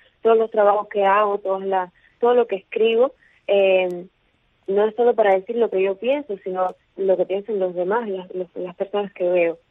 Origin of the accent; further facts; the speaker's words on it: Cuba; porque soy cubana